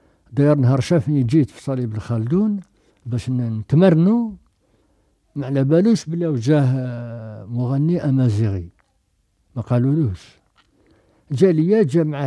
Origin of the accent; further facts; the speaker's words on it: Algeria; كاين حنا عندنا في الجزائر كيزيد الصبي هكذاك جديد